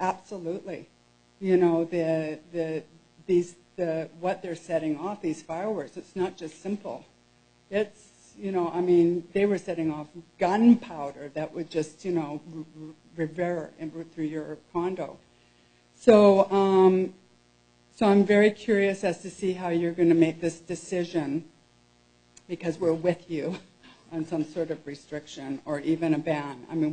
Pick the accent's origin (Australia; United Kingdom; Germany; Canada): Canada; now in Blaine, United States; we're not part of the city of Blaine, even though my address does say Blaine, Washington. I'm Canadian, married to an American